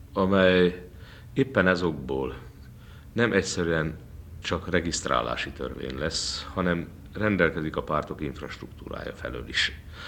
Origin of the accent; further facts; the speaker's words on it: Győr, Győr-Moson-Sopron, Hungary; egyik dunántúli nagyvárosunk hívott meg ünnepi szónoknak, ez a szülőföldemen van, Győr